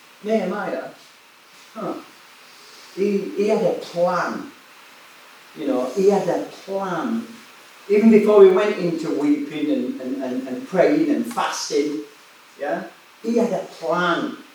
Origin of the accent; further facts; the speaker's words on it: Yorkshire and the Humber, United Kingdom; now in Newport, United Kingdom; oh, no, mate, I'm from West Yorkshire, originally.